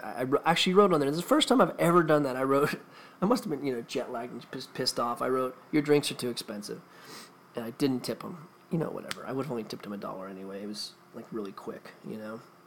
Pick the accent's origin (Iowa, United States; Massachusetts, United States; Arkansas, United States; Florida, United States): Florida, United States; I grew up in Florida and all that.